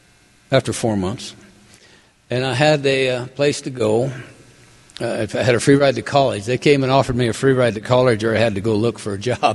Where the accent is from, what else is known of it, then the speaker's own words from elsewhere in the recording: Cheyenne, Wyoming, United States; this old detective that I had had any number of acquaintances with growing up in Cheyenne is standing in there.